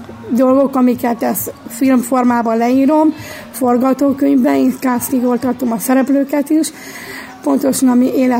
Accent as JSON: {"language": "Hungarian", "town": "Komló", "region": "Baranya", "country": "Hungary", "tie": "born or raised there", "said": "Hú, hát én 93-ban születtem. 93-tól élek Komlón, ugye?"}